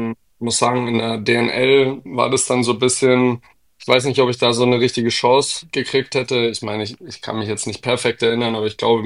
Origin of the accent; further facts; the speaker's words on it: Waldkraiburg, Bavaria, Germany; ich bin in Waldkraiburg immer noch zur Schule gegangen. Das war dann schwierig und daraufhin haben meine Eltern entschieden, sie ziehen um. Oh, und dann sind wir nach Landshut gezogen.